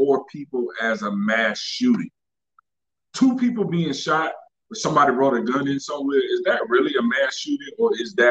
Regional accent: Carolina, United States; Now I know I grew up in Carolina where we used to come to school with a gun rack in the back of the truck.

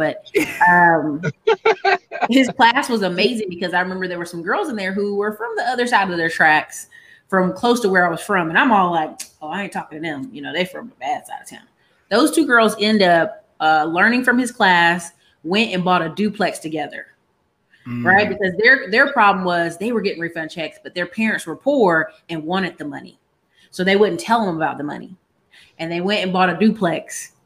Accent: Alaska, United States; So the best way to explain it is I am a military kid. Parents both did military. Mom did 26 years. So they got to live in some really cool places. My brother got Germany and all this other stuff overseas. But by the time we were born, we got Alaska

